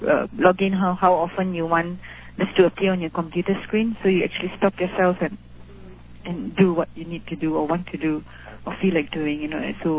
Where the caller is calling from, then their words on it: Malaysia; Hi, I'm running here from Malaysia.